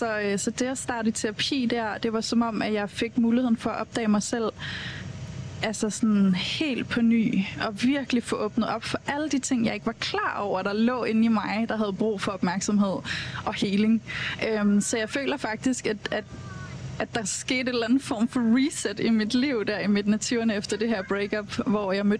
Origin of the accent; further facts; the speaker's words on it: Copenhagen, Capital Region of Denmark, Denmark; Jeg er jo født og opvokset her i København også, ligesom dig, Lars, ude i Vandløs.